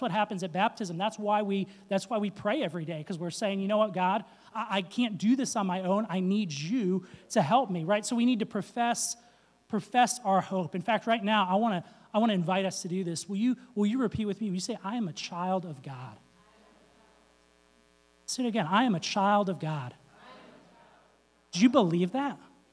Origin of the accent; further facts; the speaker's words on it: Florida, United States; And I grew up in Florida. I was born in Florida, and I spent more time in the first few years of my life in the water than on land